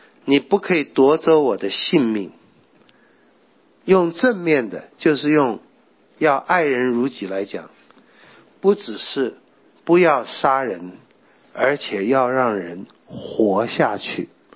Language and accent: Chinese; China; 这个在西方传统叫自然法的传统，在我们中国人讲的就良知良能